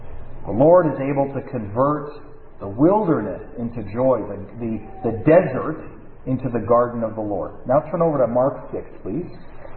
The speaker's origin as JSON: {"language": "English", "country": "Canada", "accent": "Canadian", "lives_now": "United States", "said": "I get teased about my Canadian accent on a regular basis. Thanks, Carl. Now living in the United States."}